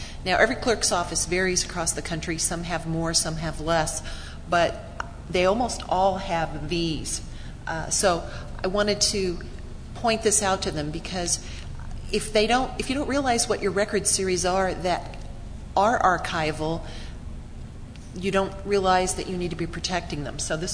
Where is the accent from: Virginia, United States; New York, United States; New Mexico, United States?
New Mexico, United States; since I'm from New Mexico. Well, you know, we have towns in our, Santa Fe is getting ready to celebrate its 400th anniversary, so I think we've got some pretty old records in New Mexico, too.